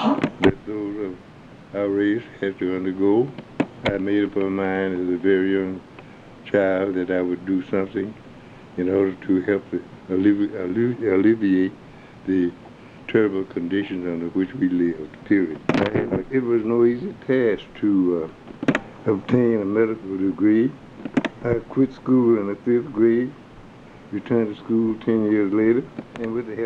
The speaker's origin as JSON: {"language": "English", "town": "Port Gibson", "region": "Mississippi", "country": "United States", "tie": "born or raised there", "said": "I was born in Port Gibson, Mississippi, August 16, 1904. In other words, I'm 92 years of age."}